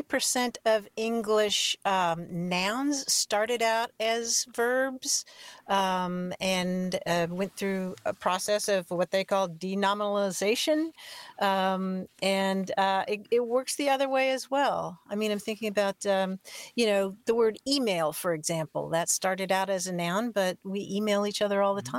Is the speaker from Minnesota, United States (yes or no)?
no; Kentucky, United States; I mean, I'm from the South. I grew up in Kentucky, and so I have an entirely different way of speaking from Grant's